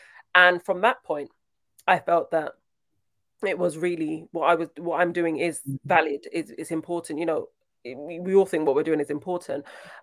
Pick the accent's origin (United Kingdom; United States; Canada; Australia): United Kingdom; Brixton, London; Well, I'm from Brixton. So I was born in Brixton, my whole life, Brixton. However, I went to primary school in Brixton, and then I went to, what did I go to? A grammar school in Mitcham. And then I went to a high school in Raynes Park